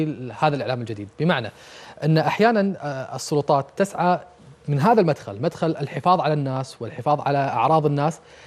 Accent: Kuwait; عندنا في الكويت

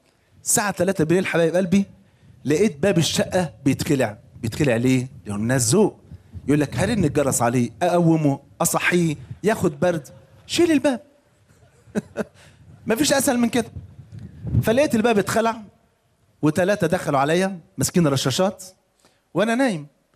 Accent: Egypt

